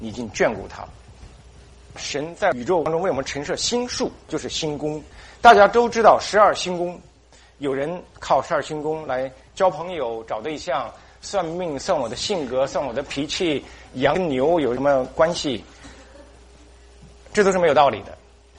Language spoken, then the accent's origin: Chinese; China; 但是我们中国人的农历或者夏历不是按照公历这样算